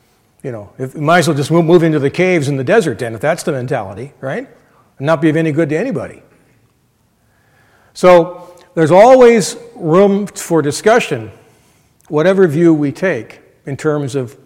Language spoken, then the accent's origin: English; Minnesota, United States; I come from Minnesota where fishing is very important and virtually a sacrament, not quite, but close.